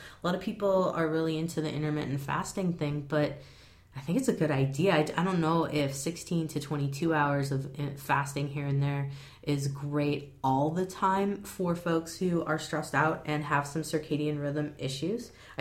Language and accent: English; Chicago, Illinois, United States; now in Seattle, United States; I grew up in the Chicago area, and we're pretty darn gray too in the fall and winter, and so it's not a huge difference.